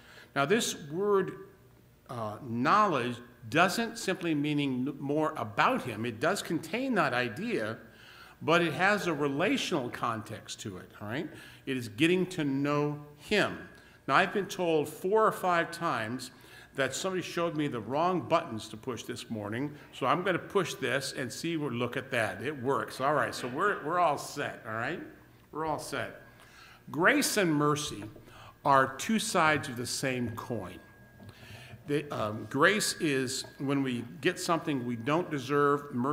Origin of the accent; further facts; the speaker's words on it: Kalamazoo, Michigan, United States; I come from Kalamazoo, so on northeast side of the city, so about 35 miles from here. That's where I came from.